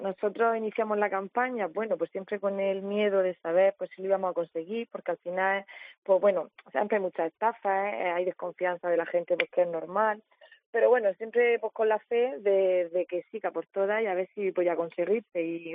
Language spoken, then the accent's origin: Spanish; Murcia, Region of Murcia, Spain; Somos del Ranero.